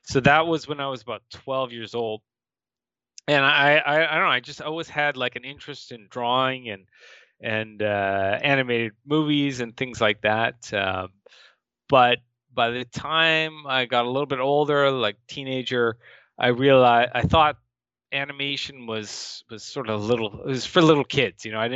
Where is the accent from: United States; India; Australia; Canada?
Canada; Vancouver, British Columbia; Right. I was born here in Vancouver. Both my parents are immigrants.